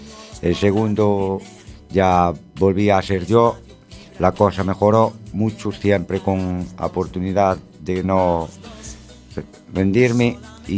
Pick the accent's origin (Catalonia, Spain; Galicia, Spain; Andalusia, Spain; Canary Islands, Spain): Galicia, Spain; A Coruña; lo tuve que dejar y volver a mi tierra natal, a Coruña.